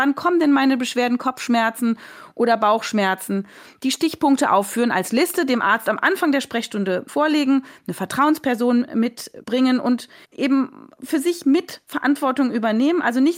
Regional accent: Frankfurt, Hesse, Germany; ich bin tatsächlich in Frankfurt oder bei Frankfurt groß geworden, habe da studiert

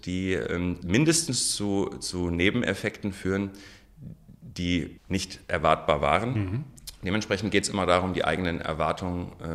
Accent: Germany; born there; first language ar; German is a second language; wenn man in einer syrischen Familie aufwächst, zwar hier geboren, aber zu Hause haben wir nur Arabisch gesprochen, hatte ich natürlich, was die deutsche Sprache anging, einen Sprachrückstand.

